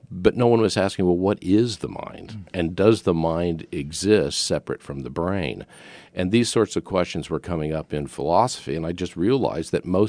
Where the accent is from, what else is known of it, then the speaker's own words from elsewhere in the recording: Midwest, United States; now in New York, United States; No, I'm from the Midwest.